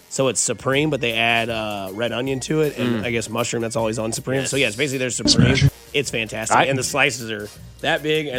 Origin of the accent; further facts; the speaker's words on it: Blue Springs, Missouri, United States; And then this weekend, my hometown, Blue Springs, they do their Fall Down Fest, or they call it Fall Fun Fest.